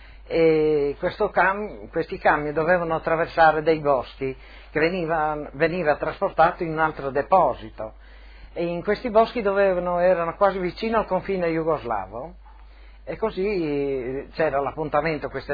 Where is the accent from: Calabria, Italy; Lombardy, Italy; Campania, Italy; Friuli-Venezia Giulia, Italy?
Friuli-Venezia Giulia, Italy; Manzano; born there; sono nata a Manzano nel 1927, 18 agosto, in provincia di Udine.